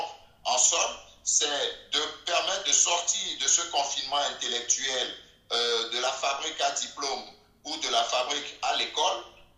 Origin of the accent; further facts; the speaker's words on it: Togo; now in France; je fais quelque chose dans mon pays d'origine pour soutenir mon business. Mais c'est quand j'ai été au creux de la vague, que j'ai tout perdu au Togo